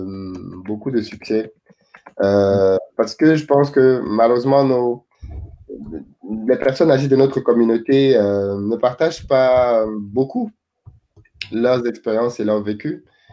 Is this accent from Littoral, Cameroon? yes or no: yes; Douala, Littoral, Cameroon; moved away as an adult; now in France; je suis né, j'ai grandi à Douala. J'ai fait de l'école primaire jusqu'au DUT à Douala, dans différents établissements, d'ailleurs, au gré de nos déménagements familiaux. Mais je les ai tout fait à Douala. Et après mon DUT, je suis venu en France